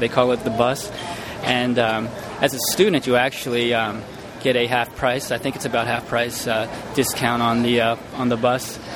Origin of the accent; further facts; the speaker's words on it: New Jersey, United States; now in Hawaii, United States; I'm originally from New Jersey. I was working in the IT industry as a local area network engineer before I came out to Hawaii.